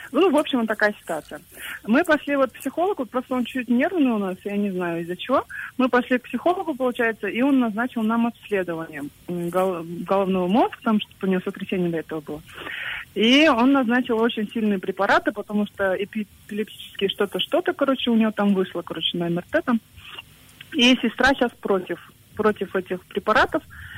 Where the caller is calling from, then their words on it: Kyrgyzstan; А я звоню из Кыргызстана.